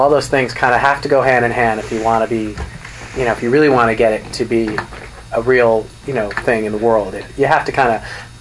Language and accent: English; Rhode Island, United States; I have a sort of a new audience in my hometown in Rhode Island and Westerly area, in that area.